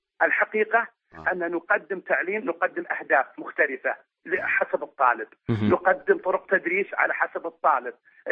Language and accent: Arabic; Saudi Arabia; أني زرت مدرسة أهلية عندنا في السعودية